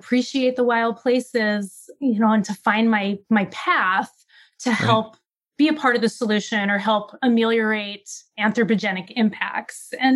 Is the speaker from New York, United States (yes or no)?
yes; New York, United States; I grew up on Eastern Long Island in New York, and I spent time in the forests in the Northeast and the tidal marshes by the Long Island Sound.